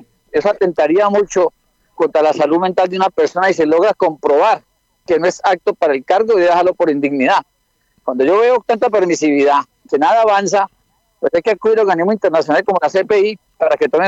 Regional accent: Colombia; como ministro, como ciudadano, pero sobre todo como colombiano

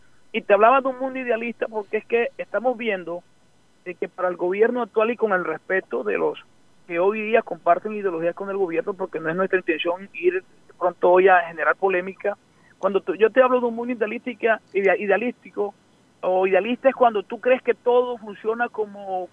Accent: Colombia; Eso es una forma irresponsable de un senador representante de nosotros como colombianos

